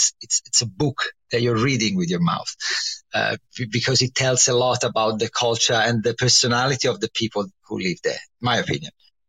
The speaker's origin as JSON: {"language": "English", "town": "Livorno", "region": "Tuscany", "country": "Italy", "said": "So I come from Tuscany, from the only Tuscan city which is famous for nothing, which is Livorno."}